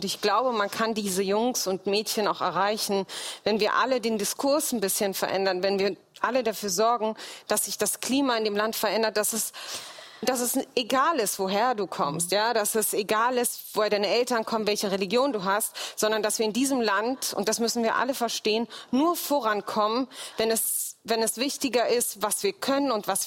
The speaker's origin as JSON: {"language": "German", "region": "Berlin", "country": "Germany", "said": "Und ich sage dann, ich bin Deutsche. Und wenn sie nachbohren und ich sage dann, ich bin Berlinerin und weiter nachbohren. Und ich sage, ich komme aus Moabit."}